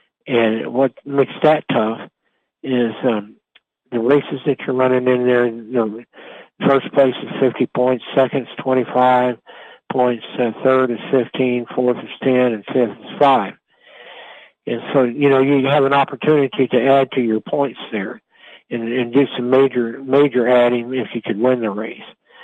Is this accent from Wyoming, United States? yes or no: no; Florida, United States; And it's not because I'm from Florida.